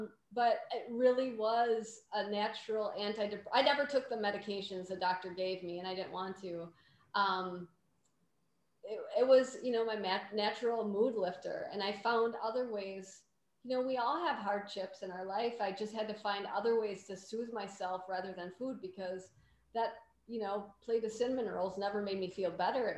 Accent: Wisconsin, United States; I'm from Wisconsin originally and we love our cheese. I mean, you buy cheese curds at the gas station.

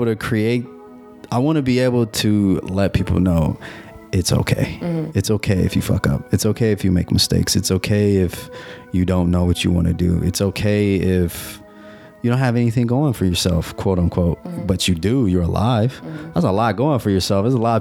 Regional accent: Los Angeles, California, United States; I grew up in LA, like the west side of LA, like Culver City area and stuff.

